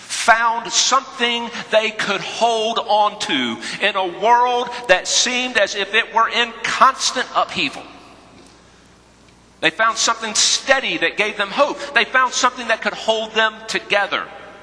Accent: North Carolina, United States; This guy who was born and raised in North Carolina, whose mother was an RN specialist at the county hospital, whose dad sold life insurance.

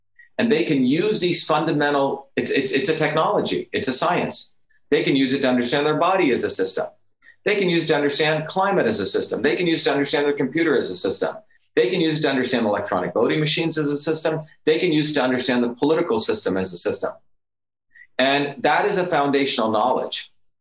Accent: India; English is a second language; growing up in India, my grandmother practiced a traditional system of medicine known as Siddha, completely different system.

